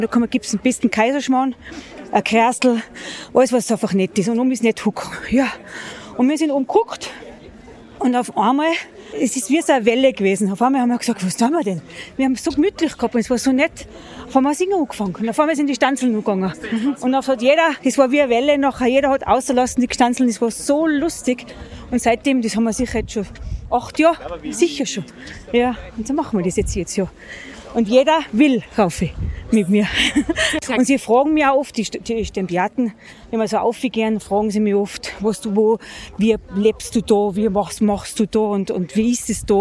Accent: Wildschönau, Tyrol, Austria; Ich bin mit 16 Jahren nach Alpbach gekommen. Ich komme ja aus der Wildschönau. Das andere Tal drüber.

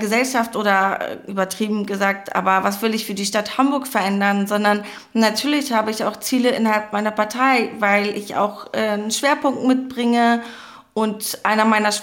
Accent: Afghanistan; als Betroffene, als Afghanin, als jemand, die auch sehr nah an dem Einsatz gearbeitet habe

